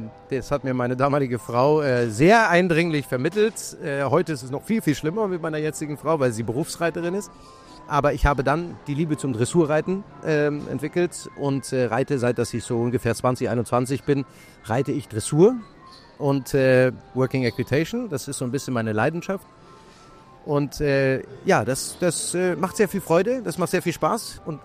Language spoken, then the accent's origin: German; Luxembourg; first language Luxembourgish; German is a second language; Ich spreche Luxemburgisch, unsere Heimatsprache. Ja. Das ist in unserem Elternhaus, also wir sind seit vielen Generationen sind wir Luxemburger und da ist auch Luxemburgisch nach wie vor die Sprache. Deutsch und Französisch habe ich in der Grundschule gelernt und dann kam Englisch dazu